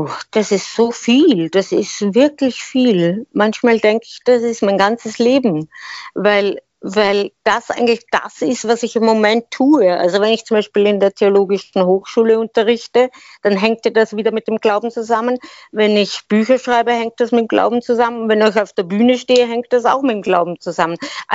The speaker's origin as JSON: {"language": "German", "country": "Austria", "tie": "born there", "said": "Ja, genau. Ich habe Doppelstaatsbürgerschaft. Österreich und Schweiz."}